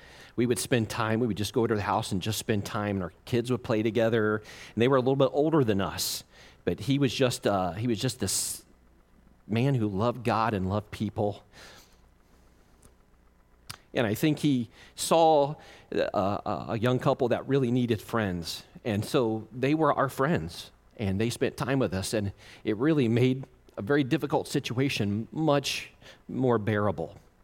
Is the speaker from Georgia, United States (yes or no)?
no; Ohio, United States; they were from Michigan, and I'm from Ohio.